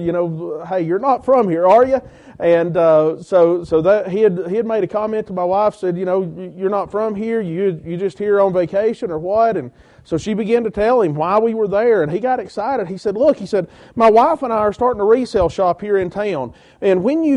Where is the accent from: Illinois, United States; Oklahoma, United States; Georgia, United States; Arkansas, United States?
Georgia, United States; I grew up in Georgia, and football and everything in the Southeast is big. I'm a Georgia Bulldogs fan